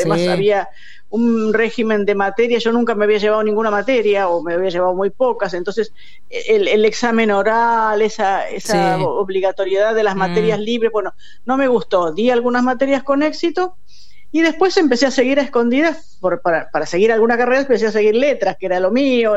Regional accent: Buenos Aires, Argentina; born there; Nací en Congreso.

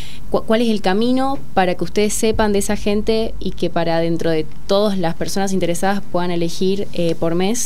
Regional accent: Misiones, Argentina; tengo 21 años y, bueno, soy de Misiones.

